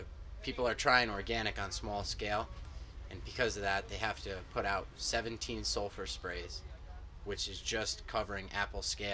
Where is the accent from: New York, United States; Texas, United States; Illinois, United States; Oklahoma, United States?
New York, United States; Milton; Milton, New York.